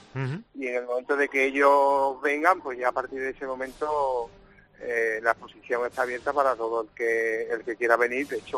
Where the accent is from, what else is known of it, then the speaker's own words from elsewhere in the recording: Seville, Andalusia, Spain; para mí que soy de aquí de la ciudad, que soy sevillano